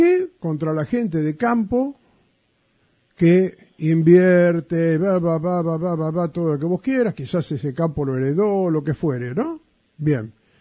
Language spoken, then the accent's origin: Spanish; Buenos Aires, Argentina; Porque yo no la tengo, soy de Capital Federal. En Capital Federal no, esa mentalidad no existe contra el campo.